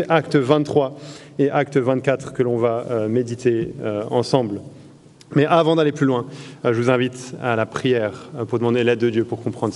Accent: Île-de-France, France; En 2013, donc j'avais 18 ans, en région parisienne, là où j'ai grandi

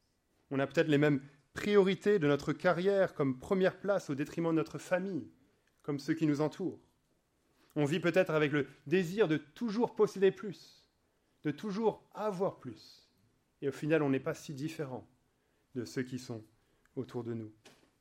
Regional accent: France; c'est en tant que Français que je vous dis ça

